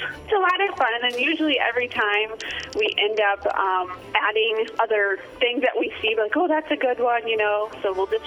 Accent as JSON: {"language": "English", "town": "Bloomington", "region": "Illinois", "country": "United States", "said": "I am from Bloomington, Illinois."}